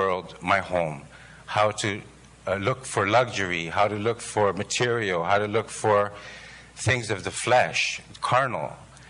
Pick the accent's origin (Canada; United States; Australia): Canada; Toronto, Ontario; I come from Toronto